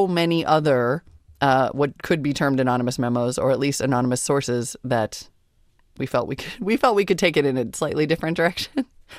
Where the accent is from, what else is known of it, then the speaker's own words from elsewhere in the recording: Montana, United States; You're from Denver. I'm from Montana.